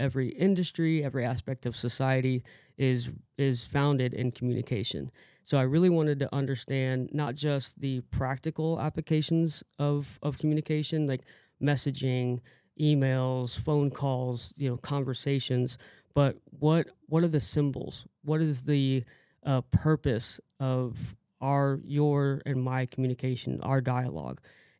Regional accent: Austin, Texas, United States; I mean, like being born and raised in Austin, I've had access to the best breakfast tacos since, you know, 39 years of it.

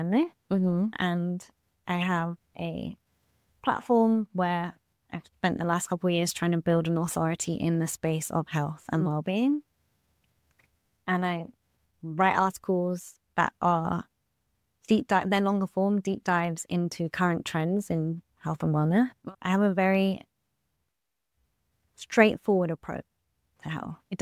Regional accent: United Kingdom; being British

